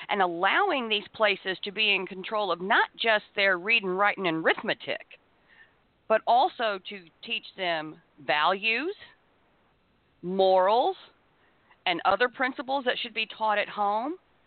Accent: United States; And that's what we as American people have done.

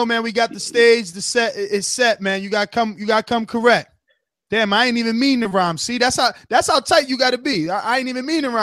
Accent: Alabama, United States; I came all the way from Bama for them Jersey women.

